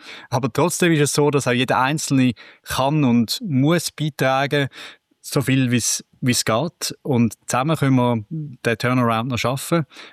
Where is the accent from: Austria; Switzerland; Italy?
Switzerland